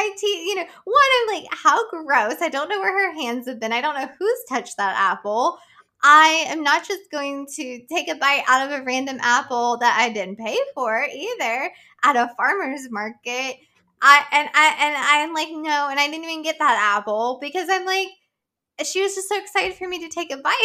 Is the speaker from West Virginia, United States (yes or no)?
yes; West Virginia, United States; I'm from Boone County.